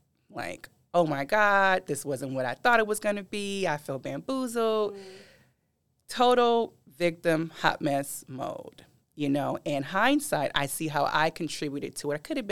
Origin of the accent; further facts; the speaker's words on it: California, United States; I'm from California, and I was in the middle of a divorce.